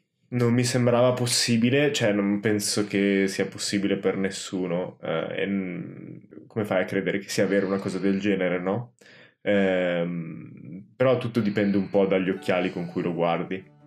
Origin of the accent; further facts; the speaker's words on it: Genuri, Sardinia, Italy; La mia casa è a Genuri, in Sardegna. So di non essere davvero nato lì, ma